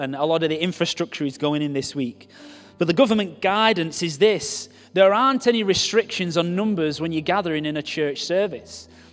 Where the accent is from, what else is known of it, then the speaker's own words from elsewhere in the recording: Wigan, North West England, United Kingdom; It's not just because I'm from Wigan, from TCC.